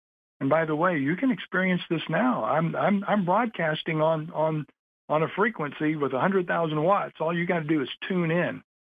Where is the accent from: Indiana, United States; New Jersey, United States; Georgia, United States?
Indiana, United States; So I grew up just outside Indianapolis, between Indy and Lafayette. I'm a Purdue University graduate.